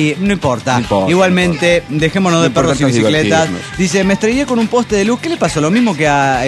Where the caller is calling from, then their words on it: Camuy, Puerto Rico; de Camuy, Puerto Rico.